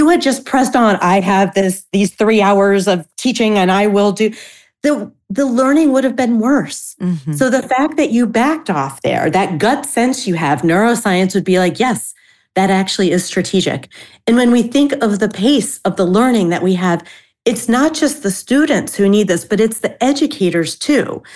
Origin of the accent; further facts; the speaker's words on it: Florida, United States; moved away as an adult; So it's February in New England. I grew up in Florida. I've been living up here for 15, 16 years now, but oh my gosh, winters are hard for me.